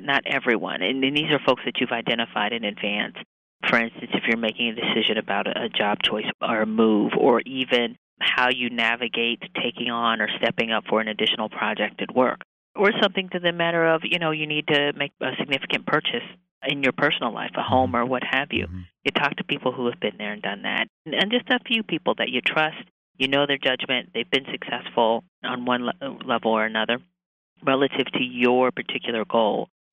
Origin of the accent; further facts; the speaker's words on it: Indiana, United States; I'm Midwestern, you know, born and raised in Indiana, so very Midwestern values